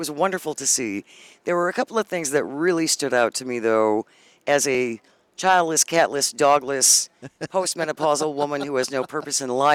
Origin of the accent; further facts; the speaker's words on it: Hartford, Wisconsin, United States; When I grew up in Hartford, it's about an hour northwest of Milwaukee, so we used to go to opening day all the time.